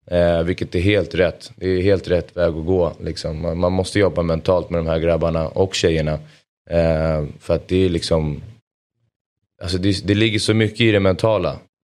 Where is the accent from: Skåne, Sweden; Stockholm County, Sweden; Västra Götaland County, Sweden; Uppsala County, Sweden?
Stockholm County, Sweden; Solna; jag är uppvuxen i Solna, absolut.